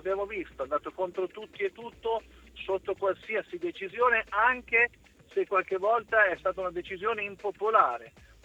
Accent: Ancona, Marche, Italy; io lo dico da Anconetano

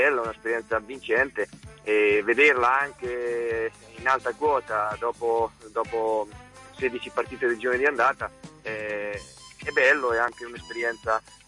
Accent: Senigallia, Marche, Italy; Non sono di Ancona, io sono di Senigallia

